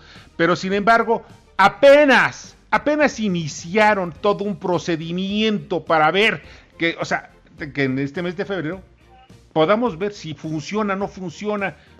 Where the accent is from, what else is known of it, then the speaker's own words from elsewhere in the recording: Mexico; a mí como mexicano no me preocupa.